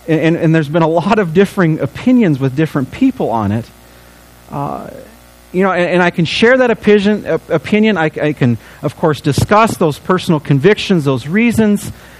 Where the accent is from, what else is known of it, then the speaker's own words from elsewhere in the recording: Illinois, United States; I came from Illinois. In my home, it was we knew the consequences if we got caught with it or doing anything.